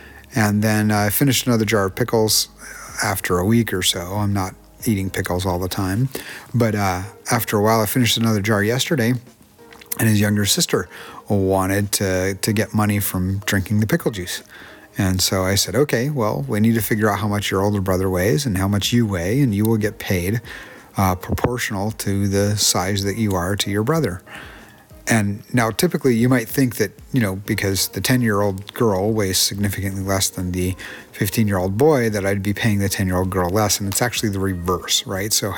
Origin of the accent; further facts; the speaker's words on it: Connecticut, United States; There is a part of it that does remind me of growing up in New England. There's a beautiful spot in Connecticut where I spent quite a few of my teenage years